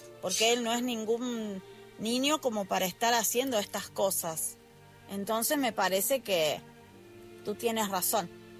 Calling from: Argentina; desde Argentina

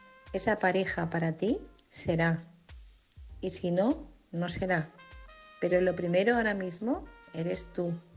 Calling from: Madrid, Community of Madrid, Spain; corresponsal de Madrid.

